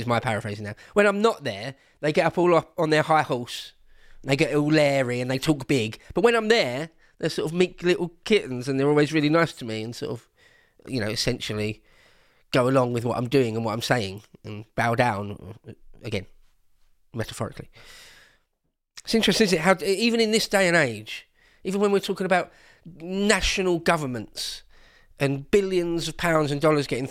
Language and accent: English; England, United Kingdom; And as an Englishman, I don't really care about Greenland, right?